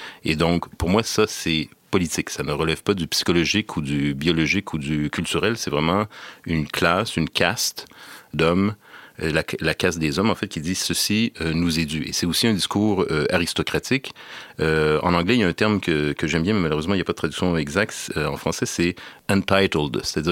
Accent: Quebec, Canada; born or raised there

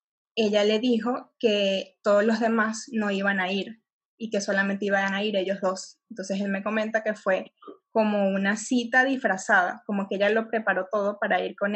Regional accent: Venezuela; now in Mexico; De Venezuela.

